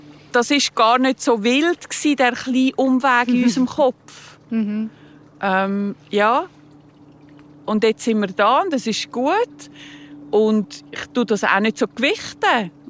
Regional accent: Serbia; now in Switzerland; der Teil, wo ich herkomme, aus Ex-Jugoslawien. Serbien, dort gibt es so einen Schlangenfluss, Berge rundherum, ein Brunnen in der Mitte, meine Grossmutter in so Hosenrock und Kopftuch

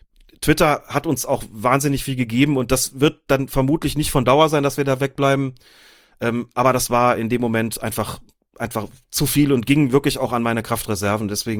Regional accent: Rhineland-Palatinate, Germany; Ich bin im Rheinland aufgewachsen, wahrscheinlich hätte es näher gelegen, zwar in Rheinland-Pfalz, aber im nördlichen Teil

